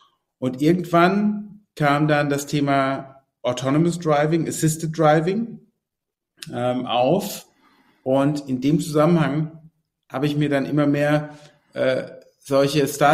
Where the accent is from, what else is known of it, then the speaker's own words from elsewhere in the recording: Worms, Rhineland-Palatinate, Germany; also born or lived in London; Also ursprünglich komme ich aus Worms am Rhein.